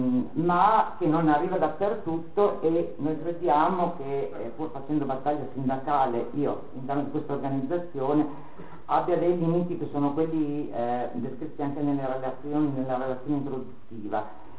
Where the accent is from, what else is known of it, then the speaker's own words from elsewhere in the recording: Emilia-Romagna, Italy; Noi veniamo dall'Emilia Romagna